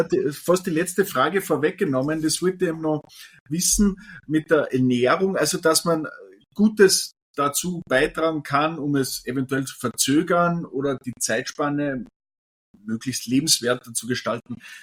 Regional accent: Austria; vor allem bei uns in Österreich

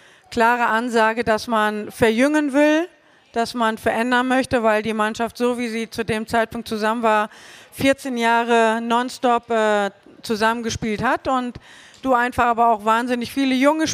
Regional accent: Germany; Ich komme aus Deutschland

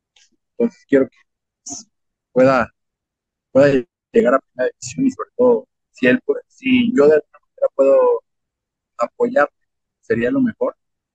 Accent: Mexico; Y yo soy latinoamericano, yo apoyo cuando pierdo México en un mundial

